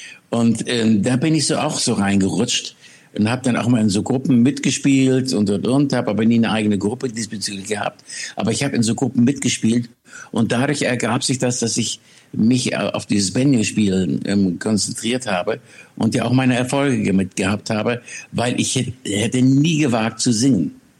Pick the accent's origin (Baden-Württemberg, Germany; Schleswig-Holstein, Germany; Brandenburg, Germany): Schleswig-Holstein, Germany; war mal von Schleswig-Holstein, wo ich groß geworden bin